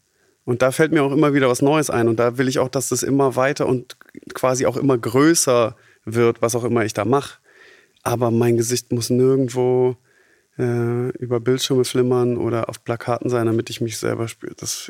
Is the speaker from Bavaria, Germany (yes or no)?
no; Baden-Württemberg, Germany; born there; now in Berlin, Germany; Ja, ich lebe in Berlin. Mhm. Und ja, ich bin auch Schwabe, aber ich bin auch nicht Schwabe, weil ich zwar hier geboren bin, aber meine Eltern, also ich bin trotzdem ein Neigschmeckter.